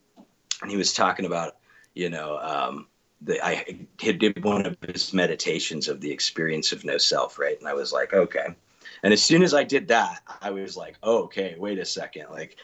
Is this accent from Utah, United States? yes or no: yes; Heber, Utah, United States; now in Salt Lake City, United States; So yeah, I was born and raised in Heber. I grew up kind of was down here.